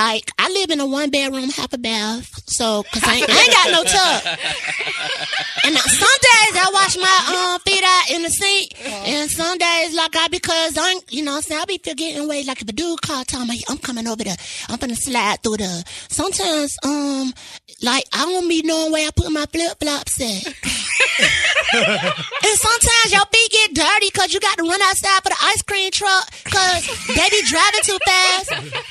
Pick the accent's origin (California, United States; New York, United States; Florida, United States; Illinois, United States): Florida, United States; Miami; I'm from, like, Miami. It's a nice little development called the Poking Beans.